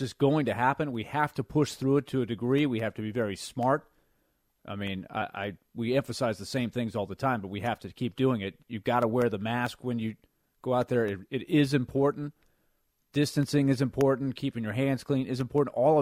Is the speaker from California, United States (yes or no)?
no; Orlando, Florida, United States; like I'm from Orlando, right, where my hometown is, you know, 30, 40 minutes from Disney World.